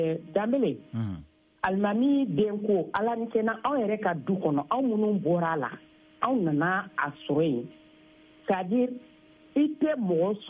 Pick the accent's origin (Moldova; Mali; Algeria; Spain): Mali; born there; je suis vraiment une Malienne. Je suis une Malienne